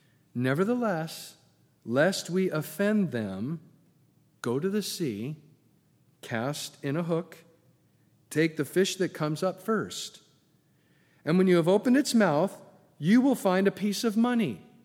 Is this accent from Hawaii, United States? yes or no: no; California, United States; I come from Southern California.